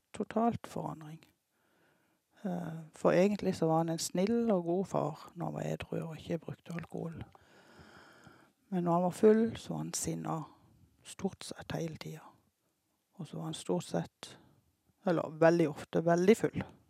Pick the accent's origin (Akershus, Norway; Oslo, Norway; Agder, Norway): Agder, Norway; Lida; født og oppvokst i Lida bygd utenfor Kristiansand. Sammen med, jeg vokste opp der sammen med mor og far og fem søsken.